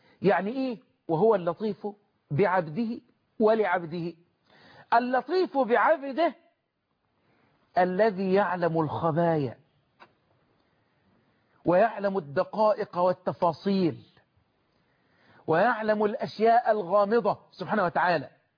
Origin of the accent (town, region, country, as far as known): Egypt